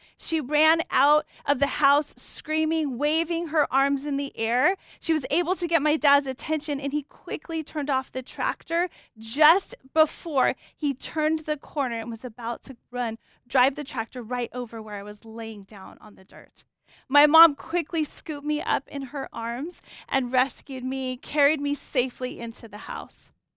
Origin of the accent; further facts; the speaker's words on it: Yuba City, California, United States; I grew up in Yuba City. It's a very small town in Northern California, an agricultural community. And I grew up with my parents on a little piece of land.